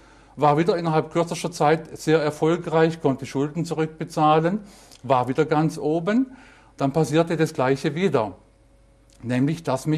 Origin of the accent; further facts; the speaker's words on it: Germany; habe dann einen Beruf erlernt, da wo ich herkomme, aus Deutschland.